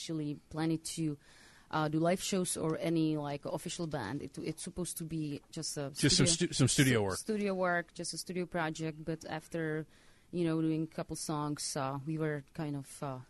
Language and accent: English; Czechia; English is a second language; moved away; And yes, I born in Czechoslovakia that time, mm-hmm. but now I'm from Czech Republic, like the most of the band.